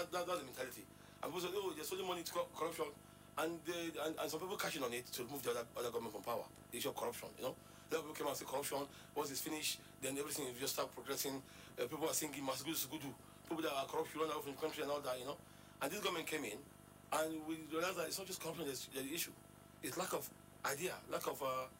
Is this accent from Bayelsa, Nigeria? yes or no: no; Benue, Nigeria; I'm from Benue State now. So I've been to the north this year more than 10 to 15 times.